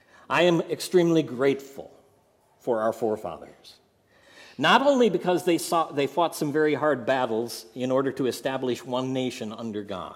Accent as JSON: {"language": "English", "town": "Bay City", "region": "Michigan", "country": "United States", "tie": "born or raised there", "said": "I grew up in Bay City, Michigan. Downtown Bay City at that time was lined with parking meters."}